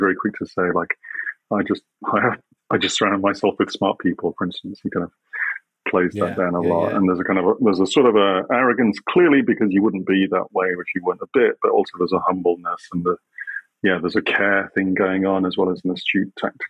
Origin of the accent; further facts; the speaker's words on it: England, United Kingdom; growing up in England, when I went to school, I'm like 53 years old, so it was like at school in the 80s, I guess, early 80s.